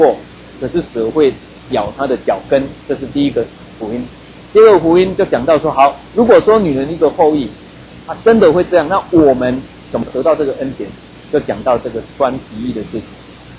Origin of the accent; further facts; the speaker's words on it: Taiwan; 我们台湾人一般来讲，我们不敢叫爸爸妈妈的名字